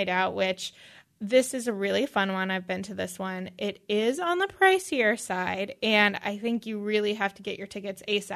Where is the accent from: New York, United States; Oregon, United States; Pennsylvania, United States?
Pennsylvania, United States; Erie; when I grew up in Erie, I had to have some volunteer hours in before I was 16, I think. And so I dressed up at the Erie Zoo